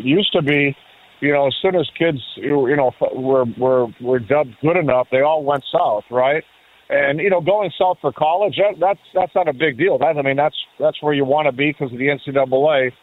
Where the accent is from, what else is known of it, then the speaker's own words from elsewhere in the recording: Canada; my time growing up in Canada